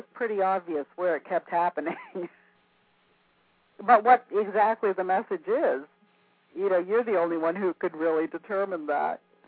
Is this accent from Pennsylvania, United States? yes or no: yes; Erie, Pennsylvania, United States; born there; Erie, Pennsylvania, yeah. I have ties to that area.